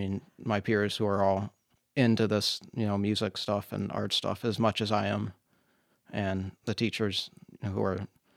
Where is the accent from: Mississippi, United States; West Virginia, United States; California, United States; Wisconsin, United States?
Wisconsin, United States; Washington Island; Well, I'm from Washington Island, Wisconsin, and I started taking piano lessons at age 3.